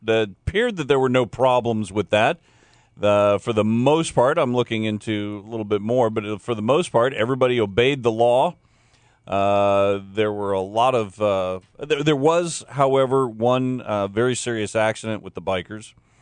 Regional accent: Florida, United States; Terry Jones got arrested yesterday in my home state or my home area of Polk County, Florida.

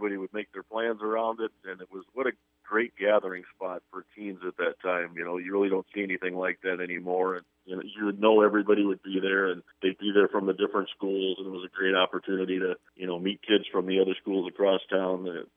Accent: Sioux Falls, South Dakota, United States; I grew up in Sioux Falls. I went to the Boys Club when I was young.

